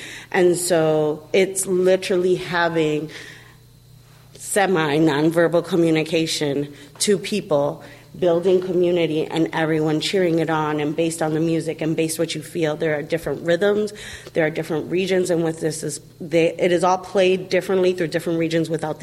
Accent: Rochester, United States; I grew up in Rochester, and we also had a dance company in Rochester that I witnessed and saw.

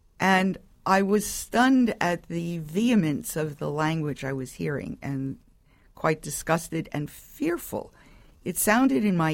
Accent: New York, United States; and I am a New Yorker born and bred

